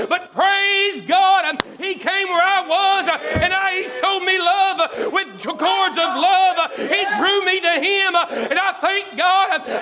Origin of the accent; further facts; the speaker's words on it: Kentucky, United States; I'm from Macquarie County, Kentucky. Hey, listen to me. I'm a hillbilly, but I'm from Kentucky.